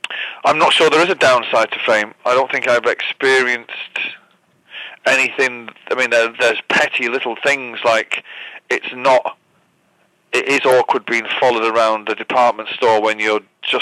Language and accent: English; Manchester, North West England, United Kingdom; moved away as an adult; now in United States; I think would be the first thing that, you know, the first thing that Americans ever noticed was my accent, was when I first came to America.